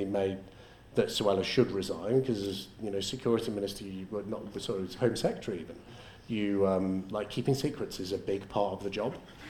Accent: Liverpool, North West England, United Kingdom; I grew up in Liverpool in the 1980s.

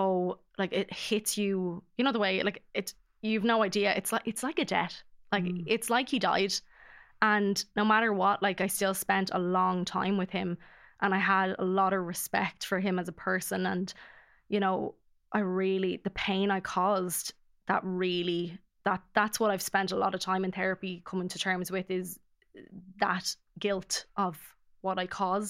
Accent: Dublin, Leinster, Ireland; my family home, where I grew up in Castleknock in Dublin, and then I moved to Lucan after my dad died, and then we moved from Lucan to Wexford. So I don't have a home base.

